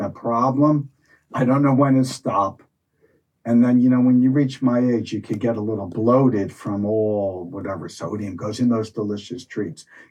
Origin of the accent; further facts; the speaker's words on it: Springfield, New Jersey, United States; I grew up in Springfield